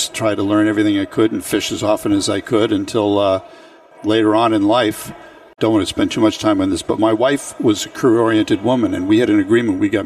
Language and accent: English; Hamilton, Massachusetts, United States; So I grew up in the North Shore above Boston, a place called Hamilton Wenham.